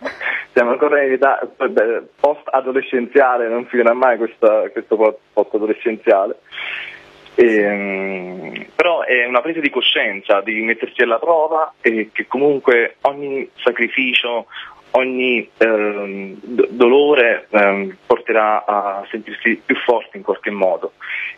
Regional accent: Siano, Campania, Italy; Il disco io l'ho fatto nel mio paese, a Siano. Io sono di questo paesino in provincia di Salerno.

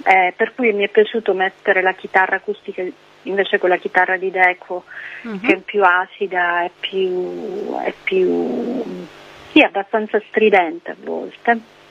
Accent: Sicily, Italy; anche probabilmente perché sono siciliana e per tanti anni sono così abituata invece a sopportarmi l'estate, no?

